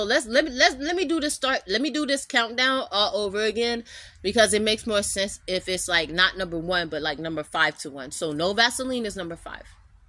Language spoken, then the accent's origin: English; Miami, Florida, United States; also born or lived in Vermont; I'm from Miami, born and raised. I did live in Vermont for a period of time. I grew up north, so, like, that's probably why I speak this way